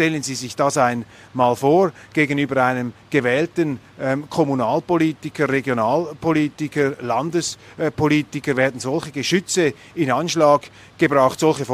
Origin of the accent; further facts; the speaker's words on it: Switzerland; als Schweizer haben wir uns für die Neutralität einzusetzen